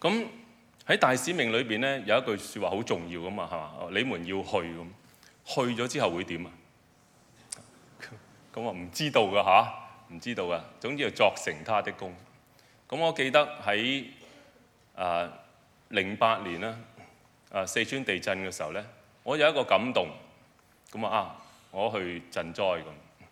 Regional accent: Yuen Long, New Territories, Hong Kong; 我細個嗰陣喺元朗啊，

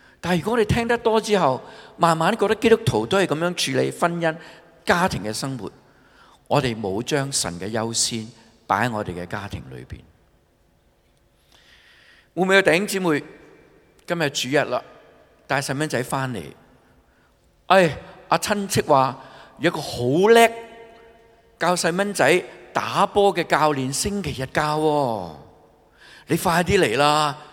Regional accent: China; 我哋中国人信耶稣

